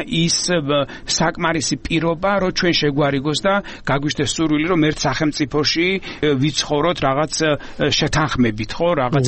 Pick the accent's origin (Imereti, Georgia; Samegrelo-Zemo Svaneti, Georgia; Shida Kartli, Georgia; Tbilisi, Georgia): Samegrelo-Zemo Svaneti, Georgia; მეც ასე ვთქვათ მეზობელი კუთხიდან ვარ სამეგრელოდან ვარ წარმოშობით